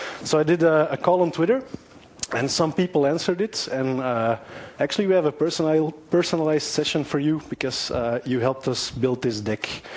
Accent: Antwerp, Flanders, Belgium; English is a second language; I'm from Antwerp, where we are very futuristic.

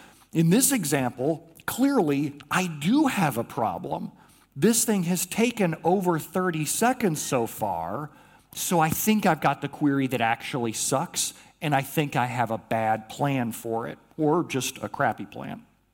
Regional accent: United States; Because I'm American, we like controversy, right?

